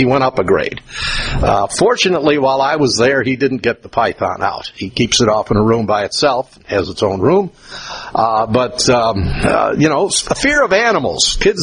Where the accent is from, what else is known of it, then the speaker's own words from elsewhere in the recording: New York, United States; I know once in a while you see them in Missouri, and I grew up in New York State, and about once a year they'd have a pretty good display that you could see.